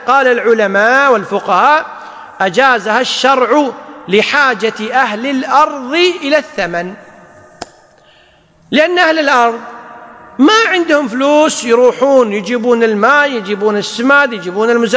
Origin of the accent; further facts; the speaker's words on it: Kuwait; مثل الحين عندنا بالكويت يسمون الدين سلف